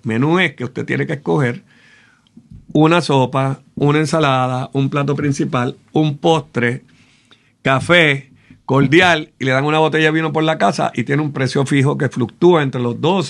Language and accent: Spanish; Puerto Rico; Como los puertorriqueños que llegamos a un sitio y nos quedamos toda la noche en el mismo sitio.